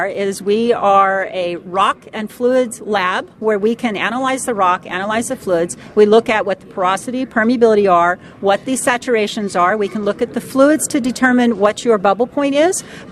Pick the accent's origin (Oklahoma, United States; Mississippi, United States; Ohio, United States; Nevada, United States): Oklahoma, United States; I am from Oklahoma originally.